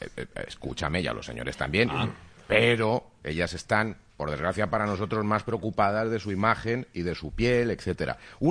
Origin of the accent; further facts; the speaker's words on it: Madrid, Community of Madrid, Spain; Y yo soy madrileño, pero nosotros hemos consumido el plátano de Canarias desde que tenemos uso de razón.